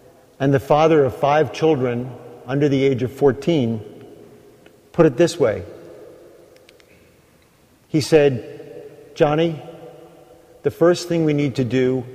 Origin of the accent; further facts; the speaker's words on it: Queens, New York, United States; I grew up in Queens, no more than 500 yards from that exact spot.